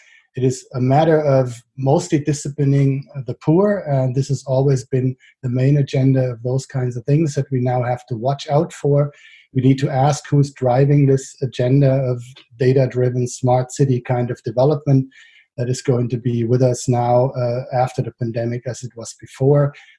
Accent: Frankfurt, Hesse, Germany; in my hometown of Frankfurt

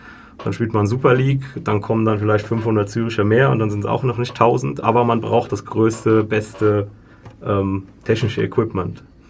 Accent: Germany; now in Switzerland; Und dann frage ich mich, so, ich komme jetzt aus Deutschland, das ist ein Top-5-Land, muss das sein?

